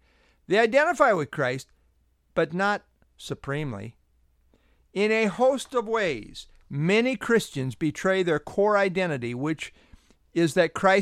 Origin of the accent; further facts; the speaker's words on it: United States; For example, I identify as an American, as a husband, and as a member of Southview Bible Church.